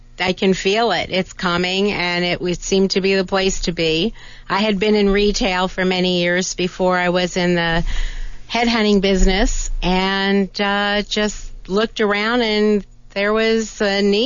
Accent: San Francisco, California, United States; now in Tucson, United States; Originally from San Francisco.

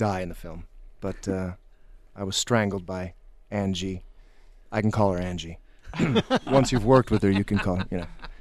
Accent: Detroit, Michigan, United States; moved away as an adult; also born or lived in New York; now in Los Angeles, United States; Born and raised in Detroit, moved to New York after grad school, did a bunch of theater, both in New York, overseas, in London, regionally. Moved to L.A. to make movies, do some TV.

